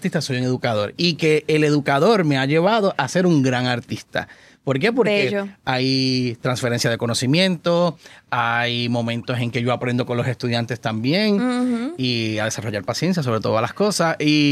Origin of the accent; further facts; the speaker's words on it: Barceloneta, Puerto Rico; No, en una escuela especializada en mi pueblo, Barceloneta.